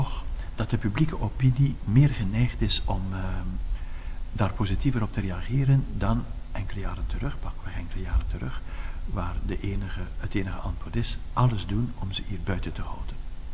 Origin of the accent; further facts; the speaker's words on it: Ghent, East Flanders, Belgium; Ik kwam uit Gent en in Brussel.